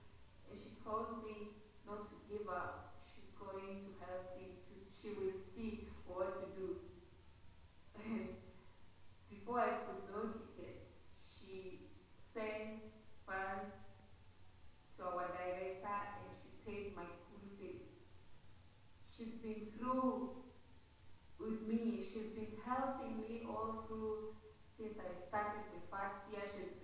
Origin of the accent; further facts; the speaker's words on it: Kenya; I am from Kenya. I'm a kid at Victoria's Children's Home. I'm in my fourth year at the University of Nairobi.